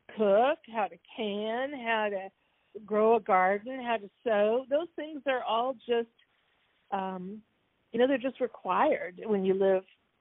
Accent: Murrayville, Illinois, United States; born there; I was born in Murrayville, Illinois, which is about in the middle of Illinois, all in farm country.

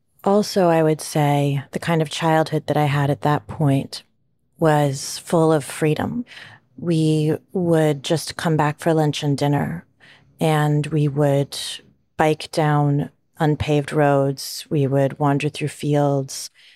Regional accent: Kalispell, Montana, United States; I grew up in Kalispell, Montana, and my great-grandparents had a farm in Shoto, Montana, and we spent all of our summers there.

